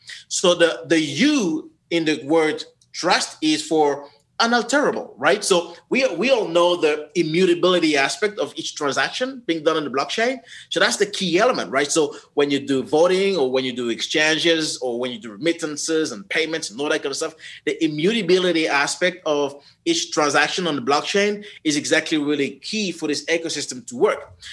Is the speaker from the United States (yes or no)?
no; DR Congo; I'm originally from the Congo, right?